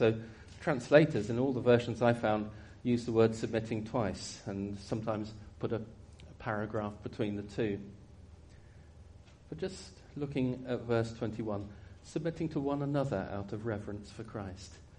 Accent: United Kingdom; Maybe some of us, because we're British, might feel a little bit uncomfortable

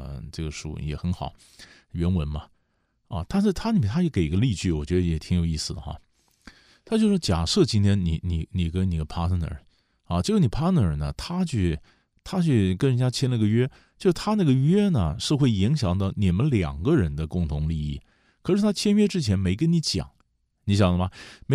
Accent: China; 我们中国人有时候不大会用啊

